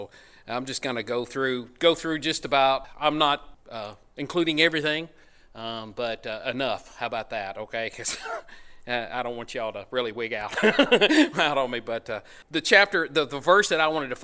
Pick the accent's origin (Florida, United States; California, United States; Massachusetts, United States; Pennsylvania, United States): Florida, United States; now in Kentucky, United States; when I was a kid, I grew up in Florida. I was born in Florida. We moved here in 76.